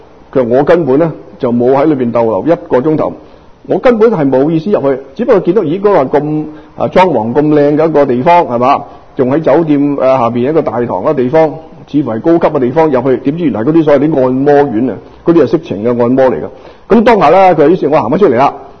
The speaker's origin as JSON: {"language": "Cantonese", "country": "Hong Kong", "said": "起码我是一个香港人"}